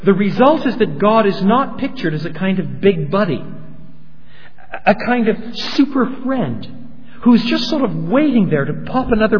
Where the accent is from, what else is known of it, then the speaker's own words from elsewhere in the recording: Quebec, Canada; I was brought up in the St. Lawrence Valley, a little farther downstream, just east of Montreal.